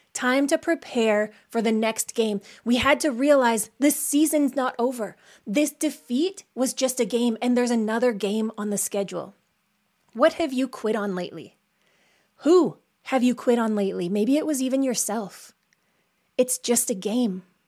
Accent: Saskatchewan, Canada; I was from Saskatchewan, Canada

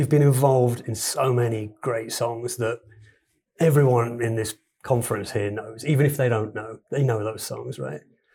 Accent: England, United Kingdom; born there; That was number one the day I was born in England, by the way.

